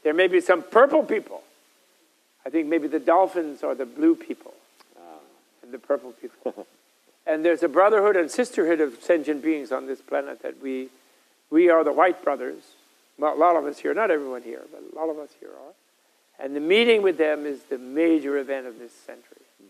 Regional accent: Manhattan, New York, United States; born there; Somehow, I always felt too guilty to leave our uptight scene in New York. I was born in Manhattan. I feel I should make Manhattan happier.

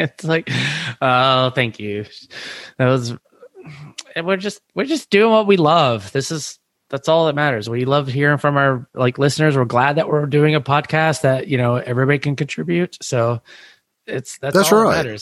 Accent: Oklahoma, United States; Yeah, like I'm sooner born and sooner bred.

